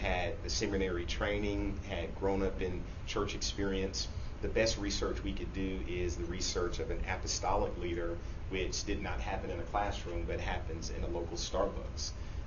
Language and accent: English; Texas, United States; also born or lived in Newark, New Jersey; now in Georgia, United States; I'm originally from Texas, and you'll hear it in my voice. I've been living in Georgia for the last few, but interesting enough, spent some time growing up in Newark, New Jersey